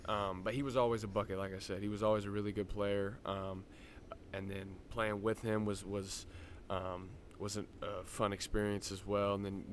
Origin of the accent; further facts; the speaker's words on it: Oklahoma City, Oklahoma, United States; I grew up in Oklahoma City. My family has always been big OU Sooner fans.